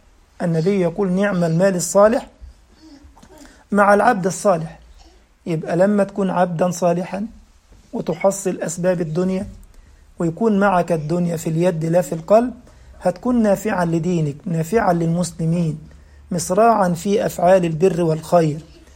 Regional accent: Egypt; عندنا في مصر يقول لك بيتكلم من مناخيره

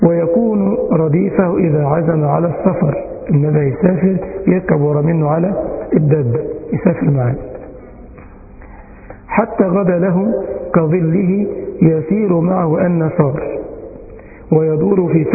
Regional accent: Egypt; أي أيوة والله تسمعوا الكلام ده عندنا في مصر بس.

